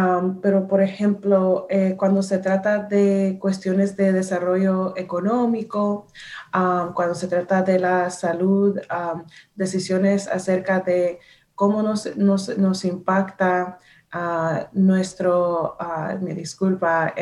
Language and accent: Spanish; United States; born there; nací aquí, entonces soy americana de primera generación, pero si usted me pregunta, yo le digo que soy hondureña. Porque mis papás siempre me inculcaron mi cultura. Crecí yendo a Honduras. Amo ir a Honduras.